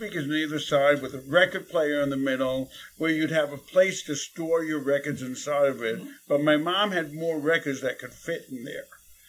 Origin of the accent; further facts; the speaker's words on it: New York City, New York, United States; growing up in New York City, being exposed to every type of of ethnic background from people who would come into my family's house.